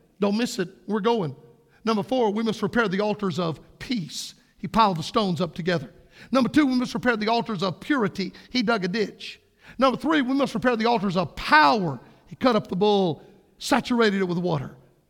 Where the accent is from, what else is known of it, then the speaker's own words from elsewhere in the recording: Florida, United States; In my home state of Florida, you can look it up.